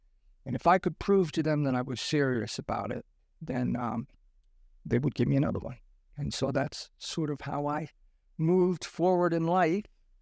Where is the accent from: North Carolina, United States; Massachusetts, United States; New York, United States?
Massachusetts, United States; Lowell; Well, I grew up in Lowell, Massachusetts, which is actually like a factory town.